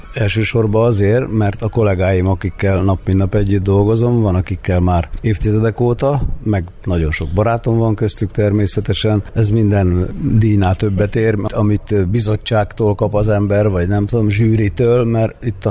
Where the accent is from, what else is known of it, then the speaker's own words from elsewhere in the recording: Orosháza, Békés, Hungary; Én Orosházán nőttem föl, egyszerű, nem értelmiségi szülők gyerekeként, egyetlen gyerekeként.